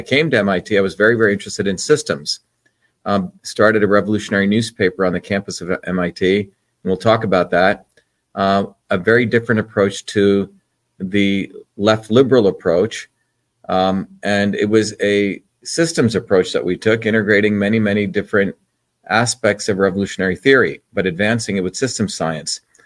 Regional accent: India; now in United States; the journey that I went through growing up in India in a what's called a system of oppression called the caste system

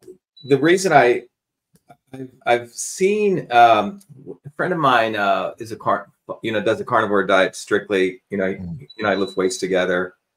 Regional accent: India; You know, I grew up in India, and my grandmother was a traditional healer.

